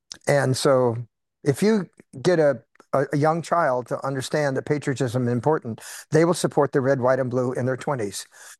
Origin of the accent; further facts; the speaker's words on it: United States; I'm an American American. I was born here as a citizen. It is my birthright.